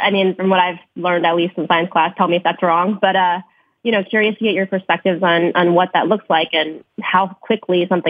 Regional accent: San Francisco, California, United States; Hi there. Hi, everyone. I'm from San Francisco.

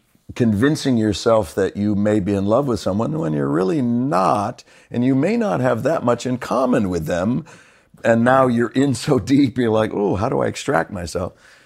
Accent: Los Angeles, California, United States; I'm from L.A., born and raised out there.

